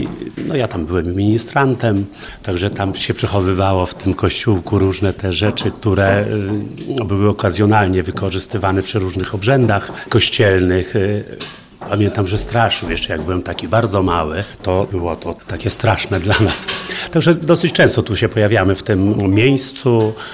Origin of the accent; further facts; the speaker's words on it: Matczyn, Lublin Voivodeship, Poland; Ja jestem z Matczyna, także mam sentyment do tego kościoła